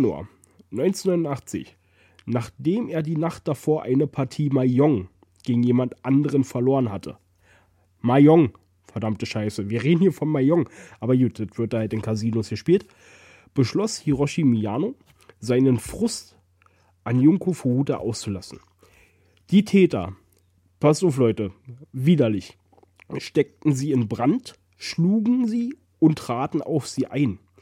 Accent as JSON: {"language": "German", "country": "Germany", "tie": "born or raised there", "said": "ich bin froh, dass ich in Deutschland groß geworden bin. Mm. Und nicht in Gazastreifen."}